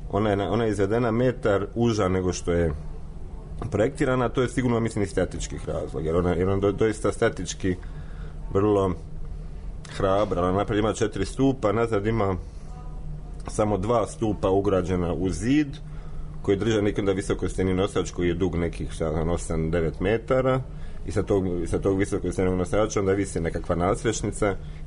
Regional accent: Dubrovnik, Dubrovnik-Neretva County, Croatia; Ja sam arhitekt iz Dubrovnika

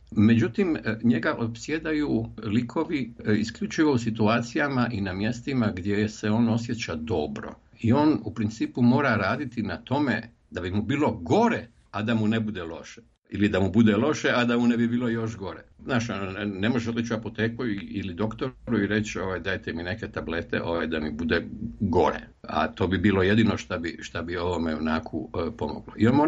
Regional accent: Zagreb, City of Zagreb, Croatia; born or raised there

